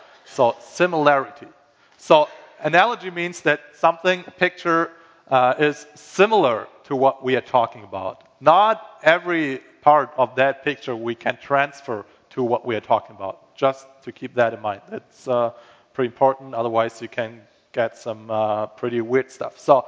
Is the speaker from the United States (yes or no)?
no; Germany; English is a second language; Yeah, I'm from Germany, came in August, last August, and I'll go back in 5 weeks, actually leave Minnesota in 3 weeks